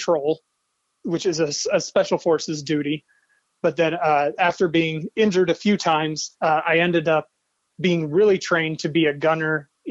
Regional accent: Earlham, Iowa, United States; I grew up in a small town in Iowa named Earlham, just outside of Des Moines.

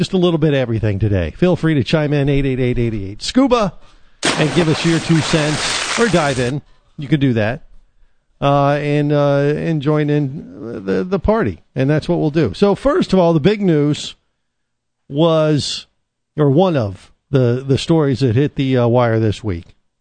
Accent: Orlando, Florida, United States; what's kind of cool is that we're from Orlando, and I kind of know some of these people.

